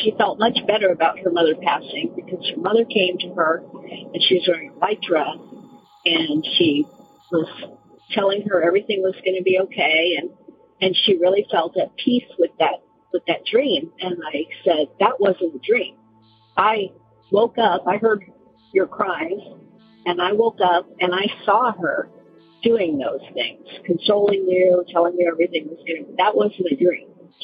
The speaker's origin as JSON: {"language": "English", "region": "California", "country": "United States", "said": "I'm originally from California."}